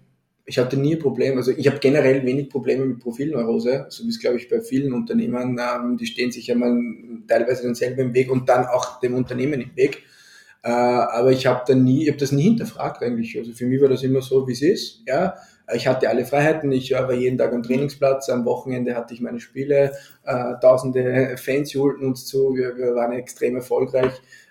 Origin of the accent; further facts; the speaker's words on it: Austria; werden zu Pellets bei uns in Österreich gepresst